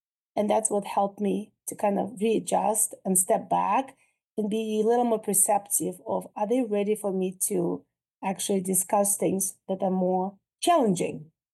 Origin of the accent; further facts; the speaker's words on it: New York, United States; I'm from New York, you know, and I have some Russian background.